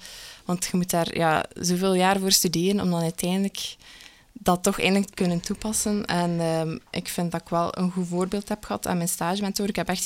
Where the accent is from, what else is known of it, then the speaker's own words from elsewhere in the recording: Melle, East Flanders, Belgium; Ik ben 23 jaar. Ik kom uit Melle. Ik ben student-psycholoog.